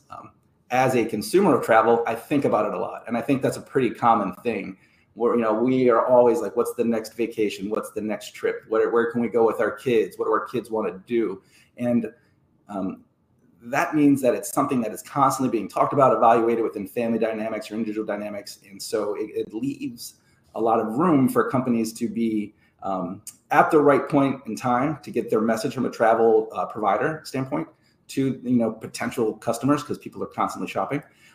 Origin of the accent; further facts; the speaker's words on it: Ohio, United States; So I born and raised in Ohio. I love to start with that because I think my Midwestern values are key to who I am.